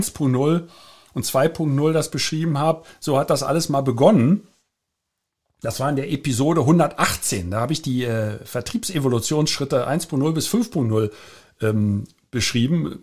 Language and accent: German; Berlin, Germany; Ich bin ja in Berlin, in West-Berlin groß geworden.